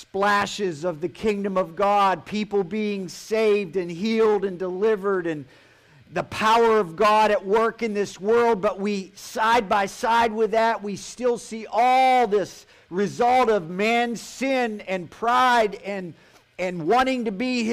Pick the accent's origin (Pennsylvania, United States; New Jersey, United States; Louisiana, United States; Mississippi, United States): Pennsylvania, United States; Pittsburgh; I'm from Pittsburgh, okay?